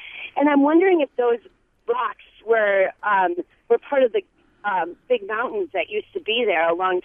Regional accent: Leona, Wisconsin, United States; I'm from Leona, Wisconsin, and our family actually was one of the oldest logging families up there

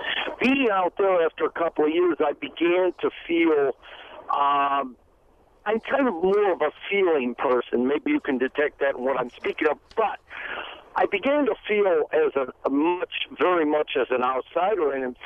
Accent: Chicago, Illinois, United States; I'm from Chicago, and it's a fairly liberal place

